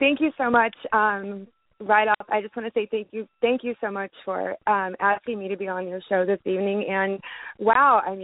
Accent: Arkansas, United States; accent: Southern; now in Los Angeles, United States; I have a funny story about growing up in Arkansas before my move to L.A.

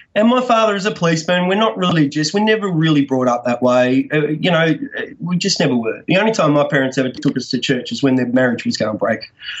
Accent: Victoria, Australia; I'm from Australia, and I lived in country Victoria, which is a state in Australia.

